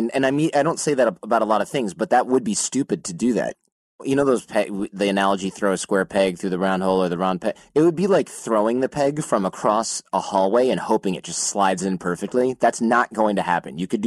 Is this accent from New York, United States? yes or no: no; Nashville, Tennessee, United States; I'm a writer from Nashville, Tennessee.